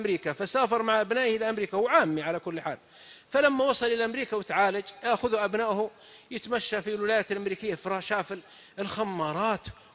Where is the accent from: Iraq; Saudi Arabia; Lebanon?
Saudi Arabia; southern Saudi Arabia; عندنا من السعوديه من الجنوب، واحد من جماعتنا من قبيلتنا